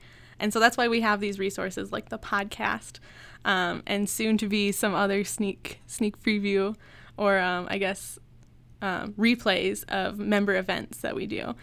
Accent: Michigan, United States; I was born and raised in Michigan. Uh-huh. I like spent my entire formative years there.

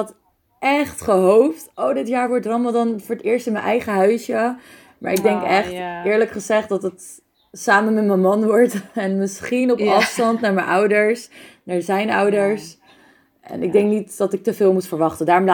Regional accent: Hoofddorp, North Holland, Netherlands; now in The Hague, Netherlands; Nou, ik ben 28 jaar. Ik kom oorspronkelijk uit Hoofddorp, maar nu woon ik sinds een paar maanden in Den Haag.

